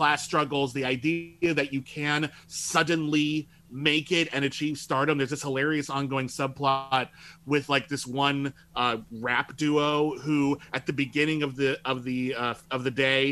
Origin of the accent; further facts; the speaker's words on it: Los Angeles, California, United States; You know, I grew up in Los Angeles. I love movies that are about Los Angeles